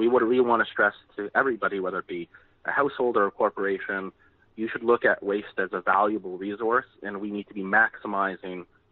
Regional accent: Canada; So I grew up in Canada, and the reduce, reuse, recycle mantra was beat into my head since the early 1980s when I was born.

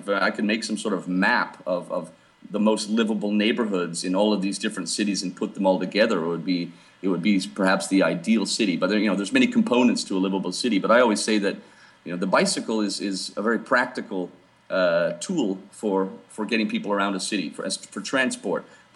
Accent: Calgary, Alberta, Canada; also born or lived in Fort McMurray; I was born in Fort McMurray and then grew up in Calgary. So from tar sands baby to the Danish bicycle ambassador, go figure.

